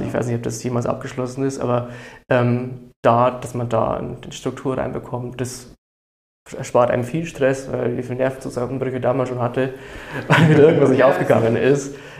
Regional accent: Bavaria, Germany; Wir sind ja ursprünglich aus der Oberpfalz.

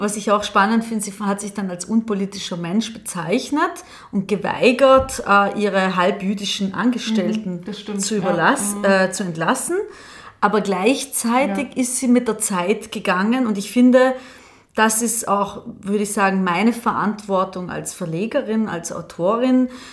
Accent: Trentino-Alto Adige, Italy; ich komme aus Südtirol

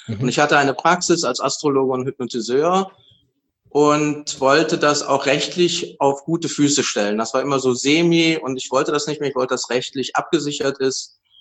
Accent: Cologne, North Rhine-Westphalia, Germany; now in Berlin, Germany; Ich komme eigentlich aus Köln, bin eine kölsche Jung. Und mich hat's wegen der Liebe nach Berlin verschlagen.

